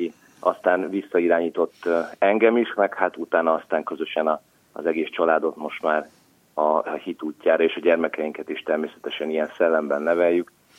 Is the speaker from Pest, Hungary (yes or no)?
no; Zalaegerszeg, Zala, Hungary; Én Zalaegerszegen élek a családommal. Élünk. Én itt is születtem, és azóta itt is élünk.